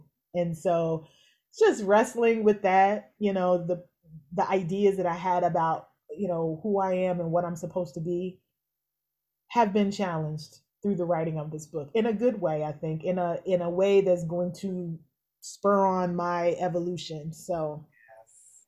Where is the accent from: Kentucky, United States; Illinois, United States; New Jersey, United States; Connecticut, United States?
Kentucky, United States; Louisville; I from the age of 11 on, I grew up in the Black Baptist Church in Louisville, Kentucky, right?